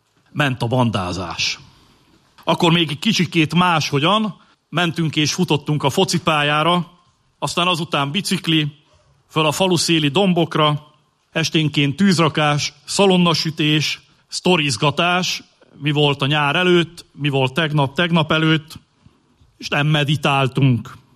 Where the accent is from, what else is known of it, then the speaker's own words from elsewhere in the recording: Borsodnádasd, Borsod-Abaúj-Zemplén, Hungary; Ugyanis egy borsodi srác voltam, vagyok, szívemben mindig. A 90-es évek előtt születtem, nem olyan túl messze innen Borsodnádasdon nőttem föl